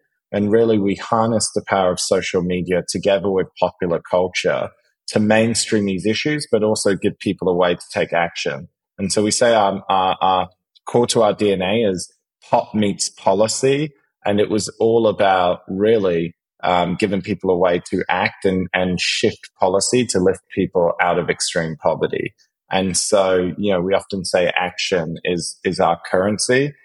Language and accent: English; Australia; growing up in Australia.